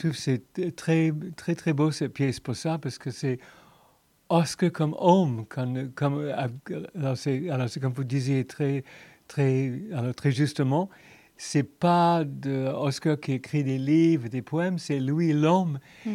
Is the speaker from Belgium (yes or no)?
no; United States; French is a second language; parce que je suis américaine et aussi anglais